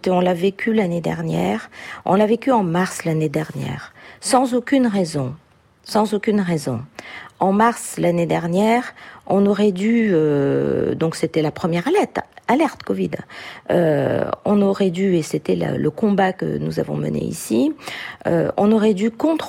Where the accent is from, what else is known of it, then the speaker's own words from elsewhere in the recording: Réunion; Alors, la situation chez nous à La Réunion, les chiffres sont différents